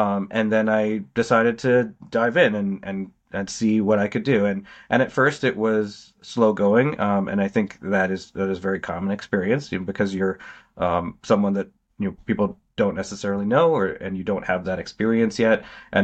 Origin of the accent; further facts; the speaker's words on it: Boston, Massachusetts, United States; now in Maryland, United States; Yeah, I'm from Boston originally. Yeah, okay. I grew up around Boston, and I was there for, you know, most of my life. Went to school there, got training there, and then moved down to Maryland after residency